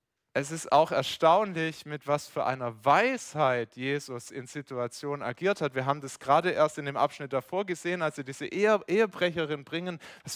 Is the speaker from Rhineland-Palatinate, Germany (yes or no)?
no; St. Johann Bleichstetten, Baden-Württemberg, Germany; von meiner Heimat erzählt, diesem schönen Dorf St. Johann Bleichstetten auf der Schwäbischen Alb.